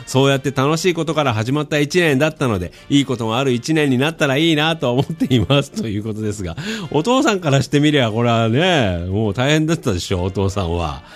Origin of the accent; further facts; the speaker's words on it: Hokkaido, Japan; 同じ北海道人だからね